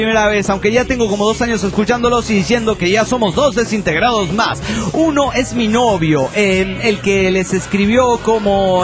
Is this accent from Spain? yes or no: no; Mexico City, Mexico; now in Tijuana, Mexico; Yo soy del DF.